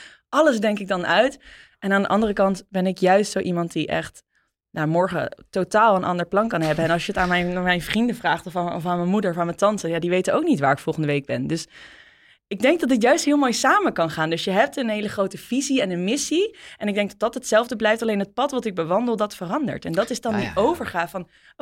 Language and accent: Dutch; Rotterdam, South Holland, Netherlands; now in Amsterdam, Netherlands; Ik kom uit Rotterdam.